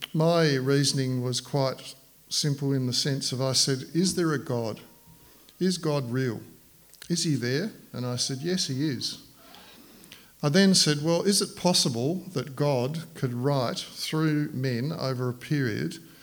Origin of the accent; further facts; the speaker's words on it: Lindisfarne, North East England, United Kingdom; Well, I know where I grew up in Lindisfarne, we never locked our door.